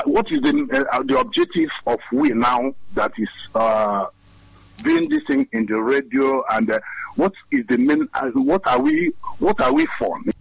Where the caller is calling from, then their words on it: London, United Kingdom; Yeah, I'm calling from London here.